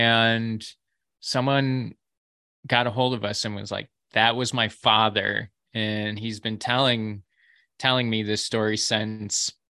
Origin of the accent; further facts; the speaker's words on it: New York, United States; family who lived in Sherman, New York, which is in the western part of New York, Chautauqua County, where I grew up in Chautauqua County. It was actually the town next to me